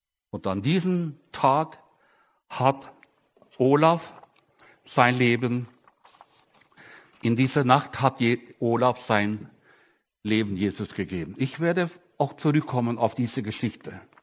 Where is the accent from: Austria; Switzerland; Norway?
Norway; German is a second language; now in Germany; Ich bin ja ein Norweger und ich lebe schon sehr viele Jahre hier in Deutschland.